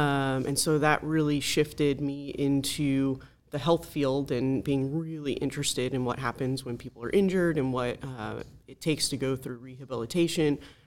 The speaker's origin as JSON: {"language": "English", "town": "San Fernando Valley", "region": "California", "country": "United States", "tie": "born or raised there", "lives_now": "Simi Valley, United States", "said": "So I am a born and raised California native. I grew up in the San Fernando Valley, went to college at Cal State Northridge. Now live in Simi Valley"}